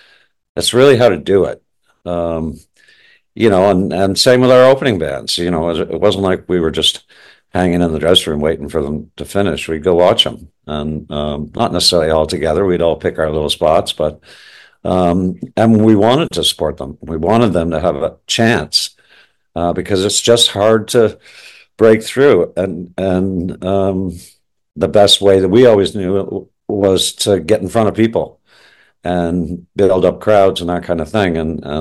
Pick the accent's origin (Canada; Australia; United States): Canada; Kingston, Ontario; because I think we're from Kingston and we kind of whip in and play the horseshoe, but then take off to Sudbury or wherever.